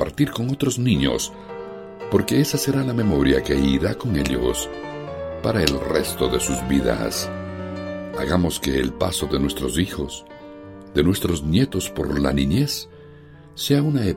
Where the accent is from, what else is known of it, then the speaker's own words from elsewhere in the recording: Corme, Galicia, Spain; cuando vuelvo a Corme, mi pueblo natal, y me reencuentro con los amigos de mi niñez